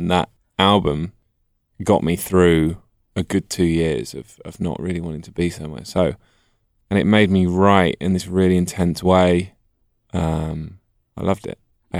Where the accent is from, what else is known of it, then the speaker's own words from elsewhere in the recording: England, United Kingdom; but as a as an Englishman, I suppose I have to.